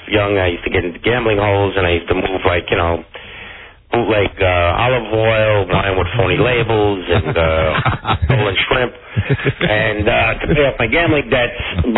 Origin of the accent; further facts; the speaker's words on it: Brooklyn, New York, United States; Oh, growing up in Brooklyn, I don't know.